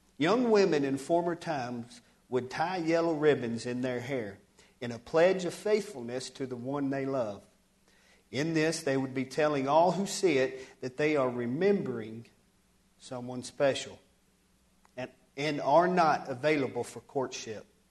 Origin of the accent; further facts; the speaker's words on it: Fort Worth, Texas, United States; born there; I was born in Tarrant County, Fort Worth, one of them hospitals over there